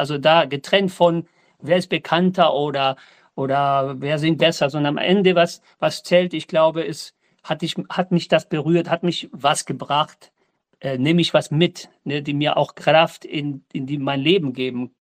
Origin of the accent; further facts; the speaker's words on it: Spain; German is a second language; ich komme auch ursprünglich aus Spanisches. Meine Kelly-Hintergrund fängt in Spanien an.